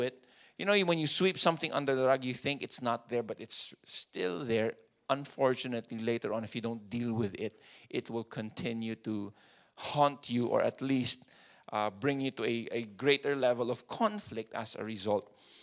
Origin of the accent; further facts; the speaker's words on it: Marikina, Metro Manila, Philippines; I grew up in Marikina, and then I was in grade 2.